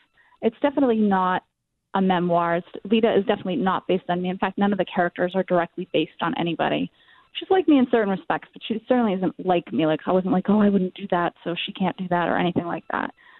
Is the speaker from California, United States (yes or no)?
no; Lexington, Massachusetts, United States; I grew up in Lexington, and it was local to Lexington. It was in Bedford, Massachusetts.